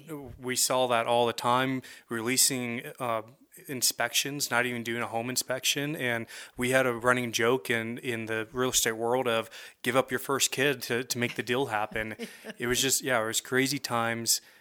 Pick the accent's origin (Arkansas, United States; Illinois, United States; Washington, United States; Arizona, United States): Arizona, United States; Phoenix; moved away as an adult; now in Sandpoint, United States; Yeah, so I'm not originally from the Sandpoint area. I grew up in Phoenix, Arizona. And in 2018, in the wintertime, we moved up here and We love it.